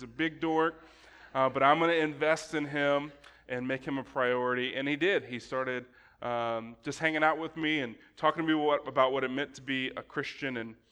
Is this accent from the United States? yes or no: yes; Tallahassee, Florida, United States; I was born in Tallahassee, Florida. I lived my whole life there all the way till I graduated high school.